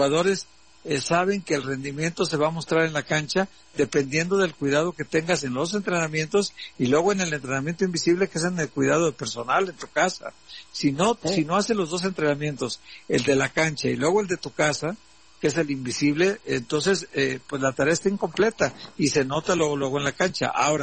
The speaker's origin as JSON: {"language": "Spanish", "town": "Guadalajara", "region": "Jalisco", "country": "Mexico", "moved": "yes", "lives_now": "Mexico City, Mexico", "said": "Yo me vine de Guadalajara hace 17 años a la Ciudad de México"}